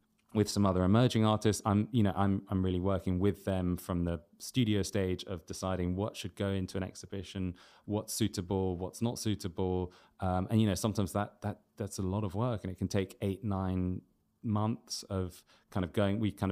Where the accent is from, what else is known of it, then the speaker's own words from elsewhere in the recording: London, United Kingdom; I grew up in London and it's where I've spent my entire life.